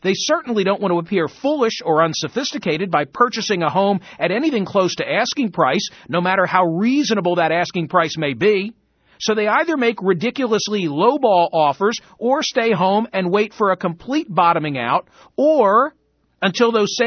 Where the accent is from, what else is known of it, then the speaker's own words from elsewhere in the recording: Philadelphia, Pennsylvania, United States; from Philadelphia, once again with the privilege of pinch hitting